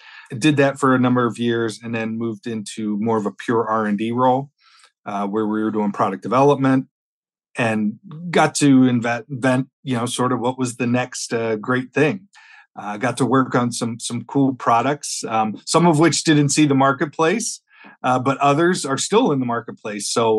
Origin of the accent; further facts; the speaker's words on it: Pittsburgh, Pennsylvania, United States; accent: Pittsburgh; So about myself, I grew up in Pennsylvania. I'm from Pittsburgh. So I went to school in Pittsburgh. I'm a Yinzer, if anyone is from Pittsburgh. That's the slang term because of the accent that Pittsburgh people have.